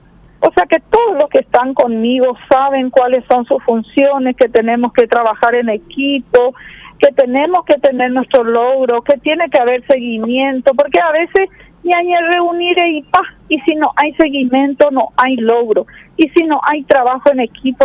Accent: Paraguay

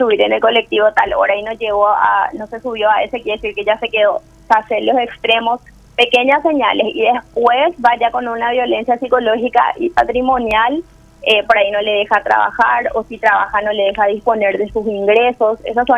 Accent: Paraguay; tiene mucho que ver con nuestra cultura como paraguayos

